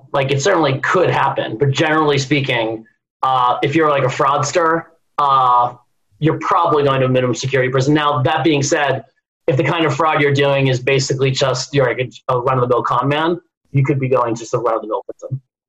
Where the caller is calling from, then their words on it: Boston, Massachusetts, United States